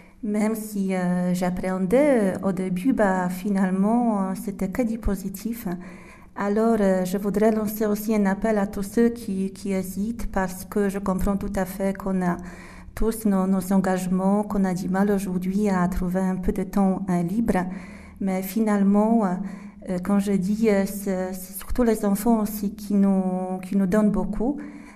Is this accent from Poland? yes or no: yes; Poland; now in France; je suis polonaise. Et ça fait 5 ans déjà que j'habite dans ce beau département avec ma famille.